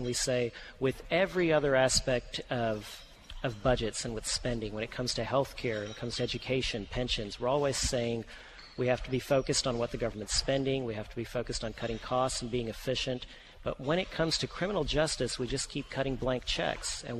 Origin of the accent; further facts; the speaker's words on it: Fort Worth, Texas, United States; Well, I'm a Texan. I'm from Fort Worth.